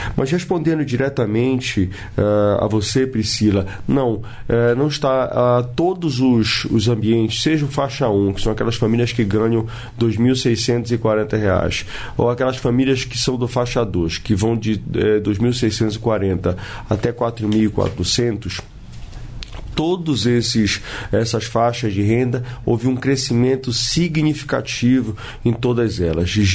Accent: Pará, Brazil; lá no meu estado mesmo, no Pará

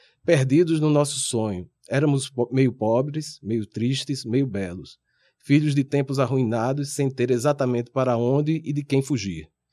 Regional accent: Recife, Pernambuco, Brazil; now in Rio de Janeiro, Brazil; Eu estou morando no Rio, meu sotaque não me engana. Eu penso que eu tenho um sotaque carioca, mas eu não tenho. E todo mundo percebe, todo mundo pergunta, ah, você é de onde? Eu sou do Recife.

